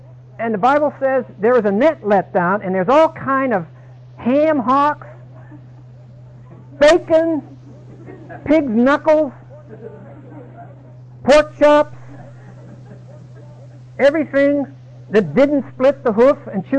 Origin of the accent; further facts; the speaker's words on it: Pittsburgh, Pennsylvania, United States; I was raised in Pittsburgh, and when it got warm enough in the inner city